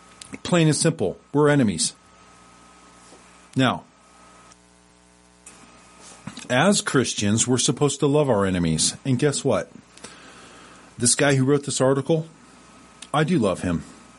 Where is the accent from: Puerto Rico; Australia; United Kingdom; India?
Puerto Rico; born there; I am an American citizen that just happened to be born in an American territory, Puerto Rico. So my accent is different, and the complexion of my skin is a little bit darker